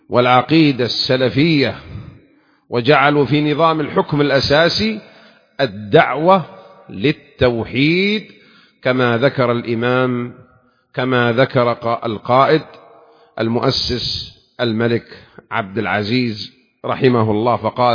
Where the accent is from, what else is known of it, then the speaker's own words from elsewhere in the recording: Saudi Arabia; والصف في بلادنا المملكة العربية السعودية لنكون صفا واحدا على الحق